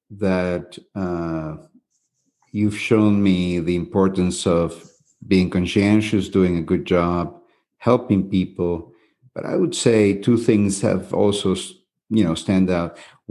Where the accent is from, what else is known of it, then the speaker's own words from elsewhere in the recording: Peru; And, you know, I'm from Peru.